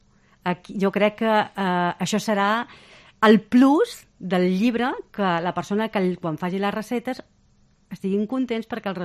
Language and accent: Catalan; La Bisbal d'Empordà, Catalonia, Spain; al meu poble, a la Bisbal d'Empordà, que soc bisbalenca, em coneixen